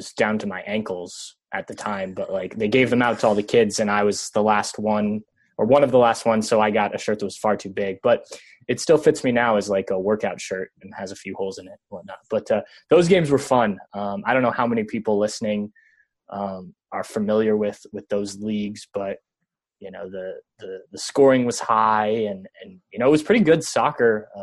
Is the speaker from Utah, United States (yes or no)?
no; St. Louis, Missouri, United States; I grew up in St. Louis